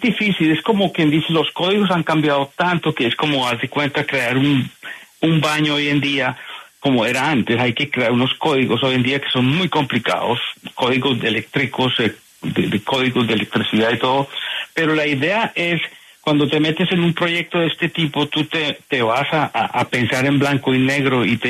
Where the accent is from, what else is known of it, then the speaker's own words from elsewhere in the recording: Colombia; moved away as an adult; now in United States; me fui de Colombia en el 84